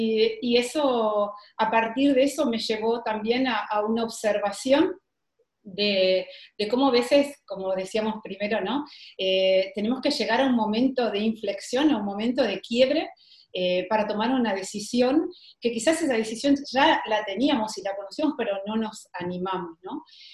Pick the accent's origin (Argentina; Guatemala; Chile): Argentina; now in Italy; Mi realidad es, soy una madre, de tres niños, que, bueno, como dije, vivo en Italia, soy argentina, vivo en Italia con mi marido y, bueno, trabajo como fisioterapeuta acá en Italia.